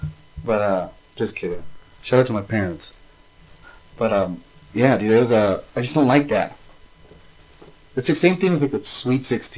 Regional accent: Winnemucca, Nevada, United States; We're from Winnemucca. We've been to hundreds of quinceañeras.

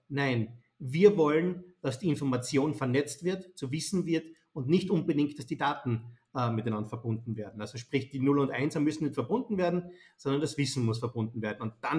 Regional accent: Austria; bei uns in Österreich

